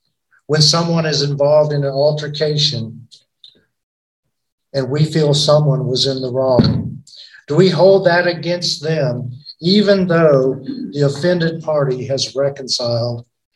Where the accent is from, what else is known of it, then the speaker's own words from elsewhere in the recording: Nebraska, United States; Now, one thing I will say, I'm not from the South. I'm from Nebraska.